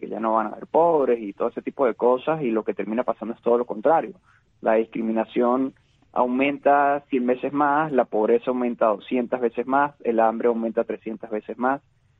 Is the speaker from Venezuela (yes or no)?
yes; Venezuela; todos nosotros que crecimos en la Venezuela del chavismo entendimos cómo el proceso de igualar es destruir